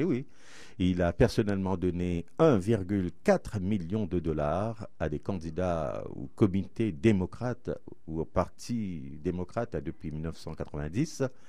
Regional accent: Canada; Oui, ça se passe chez nous au Canada.

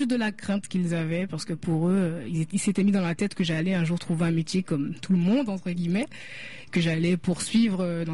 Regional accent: Paris, Île-de-France, France; Je suis consciente d'être caribéenne, mais j'ai enrichi ma culture en grandissant à Paris et en découvrant d'autres choses, simplement. Ouais. Donc j'ai grandi avec des Maghrébins, des Africains, il y avait de tout autour de moi.

